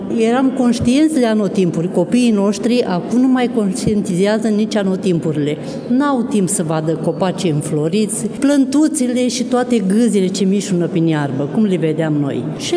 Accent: Băcești, Vaslui County, Romania; Din localitatea Băcești, județul Vaslui.

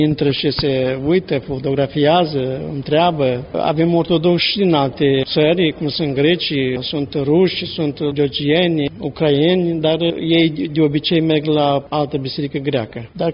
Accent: Stornești, Iași County, Romania; Eu sunt din județul Iași, din comuna Sinești, satul Stornești. Preot am fost în zona Teleormanului Alexandria, satul Cetatea, parohia Sfântul Dumitru.

